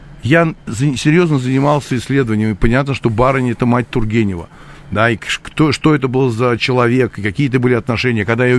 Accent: Moscow, Russia; я по-другому отношусь к тому, что происходит в моей стране, где я родился. Я коренной москвич, большой историей моя семья.

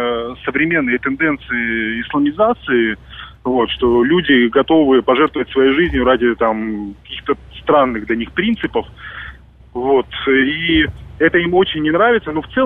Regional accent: Karaganda, Karaganda Region, Kazakhstan; born there; Я сам родился в Казахстане.

